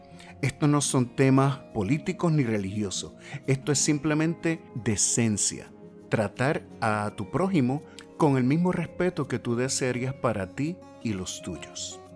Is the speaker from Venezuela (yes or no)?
no; Puerto Rico; Yo soy nacido y criado en Puerto Rico y estoy completamente al tanto de que hay palabras en Puerto Rico que no son, entre comillas, malas